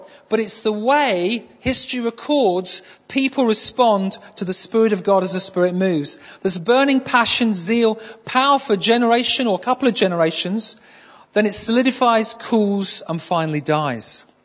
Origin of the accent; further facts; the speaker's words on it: Manchester, North West England, United Kingdom; When I became a Christian, late 70s, I grew up in Manchester. So I went to home in Manchester and found a Pentecostal church there.